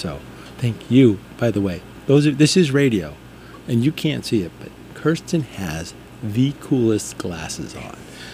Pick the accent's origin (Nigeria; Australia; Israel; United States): United States; Virginia; I'm from Northern Virginia, just outside our nation's capital.